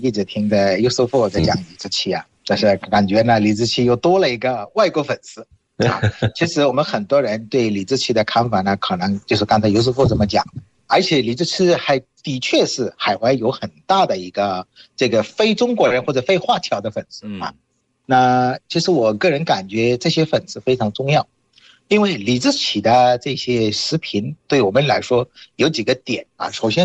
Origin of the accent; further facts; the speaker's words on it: Bangladesh; Chinese is a second language; 大家好，我是来自于孟加拉国的